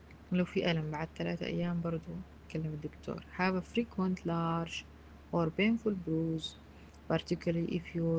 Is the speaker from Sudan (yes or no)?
yes; Sudan; نسموه داء السعر أو السعار عندنا في السودان.